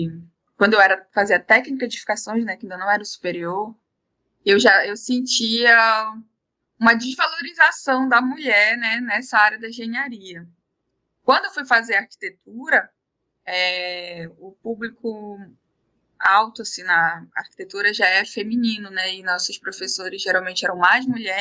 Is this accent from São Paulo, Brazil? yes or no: no; Tucuruí, Pará, Brazil; eu já fui convidada para dar aula na faculdade lá da minha cidade, né, em Tucuruí.